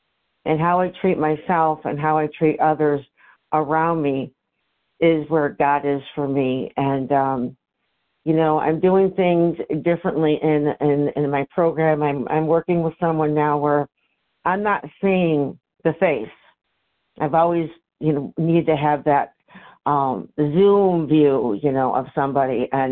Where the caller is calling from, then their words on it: Syracuse, New York, United States; from Syracuse, New York